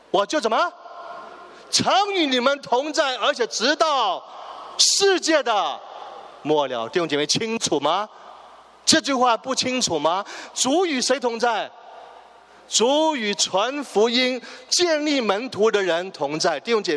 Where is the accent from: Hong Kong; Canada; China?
Canada; 又去到天堂，我们加拿大人站在一起